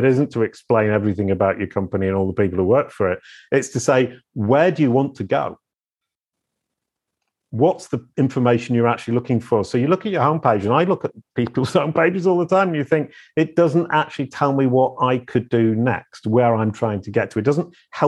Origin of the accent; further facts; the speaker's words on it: Yorkshire and the Humber, United Kingdom; I was born in 1966 in Yorkshire, and I grew up with sheep and cows and went to Otley Comprehensive School.